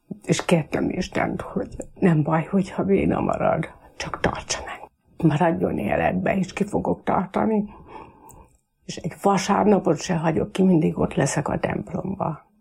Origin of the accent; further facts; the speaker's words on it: Gyulahalma, Hajdú-Bihar, Hungary; Gyulahalmáról, egy kis tanyáról indultam. Oda születtem Hajdunánáson, de ott éltünk Gyulahalmán, ez egy kis tanya, ahol körülbelül olyan 25 család lakott